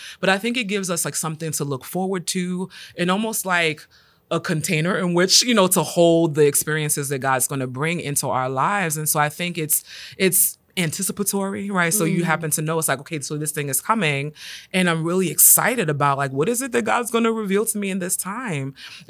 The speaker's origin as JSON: {"language": "English", "town": "New York City", "region": "New York", "country": "United States", "tie": "born or raised there", "said": "I grew up in New York City, winter looked a certain way, spring looked a certain way."}